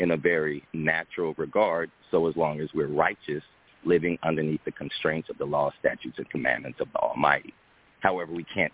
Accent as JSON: {"language": "English", "region": "California", "country": "United States", "said": "I'm from California."}